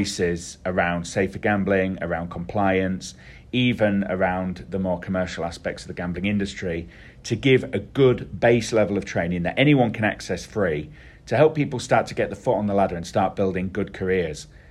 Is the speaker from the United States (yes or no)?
no; Yorkshire and the Humber, United Kingdom; In all my years growing up in Yorkshire, of which there are many now